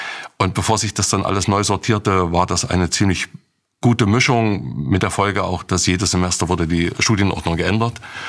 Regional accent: East Germany, Germany; weil ich bin in der DDR groß geworden. Es war für mich vertrautes Gebiet.

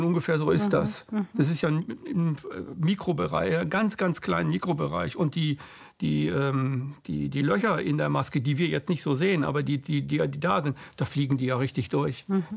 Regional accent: Gütersloh, North Rhine-Westphalia, Germany; Ich bin 62 geboren. Und so 68, 69, wo ich dann durch die Stadt, also ich komme aus Gütersloh, bin ich groß geworden

